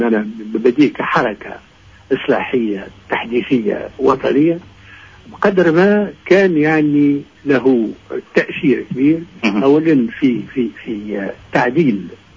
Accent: El Jem, Mahdia Governorate, Tunisia; born there; ثم في شعبة معناها ترابية في الجم اللي هي مسقط رأسي

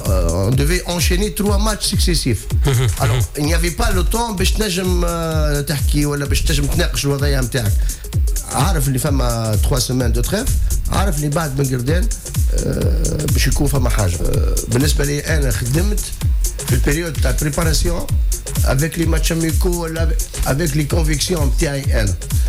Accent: Sfax, Sfax Governorate, Tunisia; ما نظنش اني مولود في صفاقس وعشت في صفاقس

